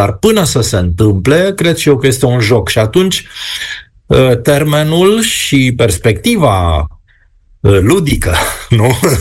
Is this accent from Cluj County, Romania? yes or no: no; Bucharest, Romania; born there; ca bucureștean din naștere.